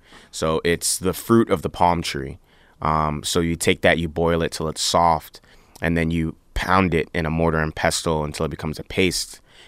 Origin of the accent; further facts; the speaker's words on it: Bronx, New York, United States; which is easy to do, you know, growing up in New York City, South Bronx especially.